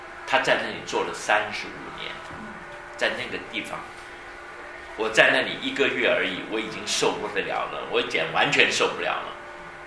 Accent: China; 我们中国人也有去做宣教士的

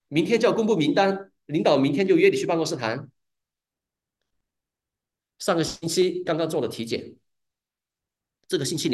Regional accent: Chongqing, China; now in United States; 那我老家在重庆，重庆有很多什么东西？防空洞。

